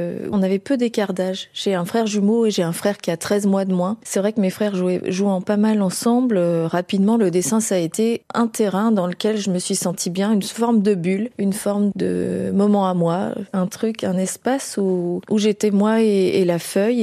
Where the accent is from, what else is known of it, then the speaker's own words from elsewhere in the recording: Auvergne-Rhône-Alpes, France; comme je suis de Haute-Savoie